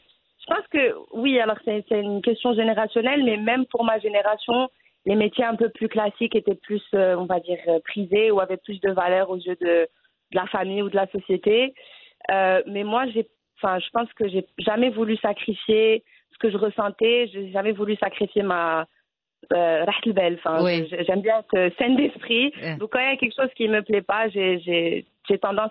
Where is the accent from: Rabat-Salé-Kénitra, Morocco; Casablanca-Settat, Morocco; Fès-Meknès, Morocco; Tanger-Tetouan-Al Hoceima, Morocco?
Rabat-Salé-Kénitra, Morocco; Rabat; moved away as an adult; also born or lived in Montreal / Toronto; Alors j'ai grandi au Maroc, à Rabat. Ensuite, après mon bac, je suis allée à Montréal pour faire des études de sciences politiques. Ensuite, j'ai travaillé entre Montréal et Toronto